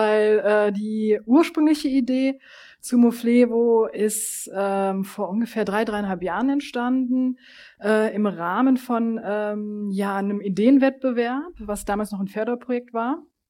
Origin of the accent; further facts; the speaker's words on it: Aachen, North Rhine-Westphalia, Germany; born there; komme gebürtig aus Aachen, habe in Aachen auch Wirtschaftsgeografie bzw. Geografie im Bachelor studiert